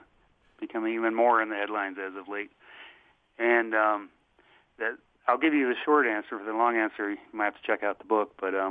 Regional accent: Kentucky, United States; moved away as an adult; also born or lived in Seattle; Well, my very first brew was actually when I lived in Seattle. I moved from my home state of Kentucky and lived there about 8 years.

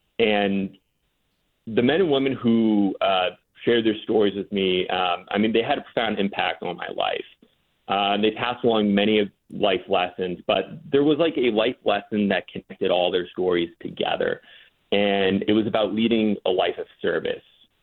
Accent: Westbrook, Maine, United States; growing up, I grew up in Westbrook, Maine. My grandmother, she ran the local food pantry.

